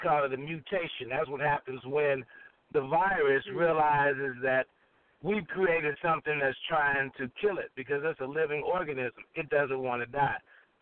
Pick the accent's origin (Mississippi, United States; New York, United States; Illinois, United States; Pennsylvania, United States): Illinois, United States; Chicago; born and raised in Chicago. I'm a pharmacist, been working in my community for about 30 years.